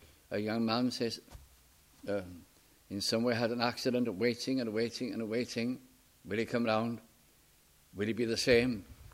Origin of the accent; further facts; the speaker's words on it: Wales, United Kingdom; being Welsh